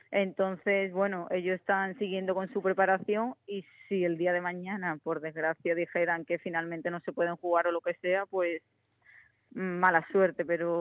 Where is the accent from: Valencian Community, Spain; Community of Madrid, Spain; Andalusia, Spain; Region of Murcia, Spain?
Andalusia, Spain; San Fernando; De Cádiz, de San Fernando.